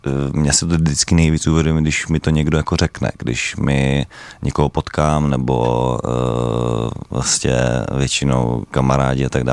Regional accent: Liberec, Liberec Region, Czechia; co jsme vlastně dělali v Liberci, akorát u nás v Liberci s kytaru jsme většinou ty

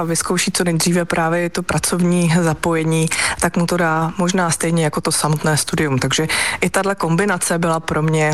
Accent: Svitavy, Pardubice Region, Czechia; also born or lived in Litomyšl; proč jsem se narodila zrovna v Litomyšli, když jsem vlastně ze Svitav

